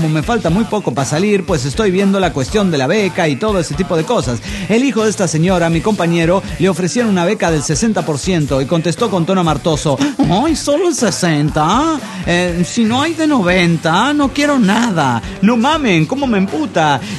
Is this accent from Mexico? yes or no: yes; Mexico City, Mexico; Soy el Mahler del DF mexicano.